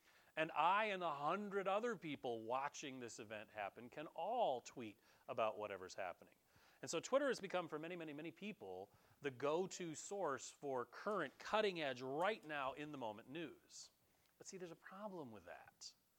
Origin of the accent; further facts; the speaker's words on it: Michigan, United States; Man, I grew up in Michigan.